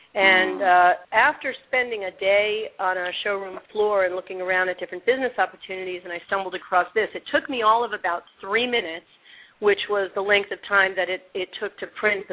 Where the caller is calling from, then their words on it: Jupiter, Florida, United States; I'm calling from my home office here in Jupiter, Florida, just a couple of miles from the retail store.